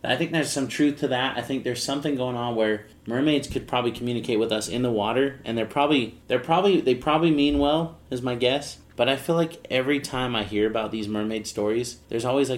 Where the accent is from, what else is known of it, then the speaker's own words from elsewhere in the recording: United States; because I love the U.S. I'm an American through and through.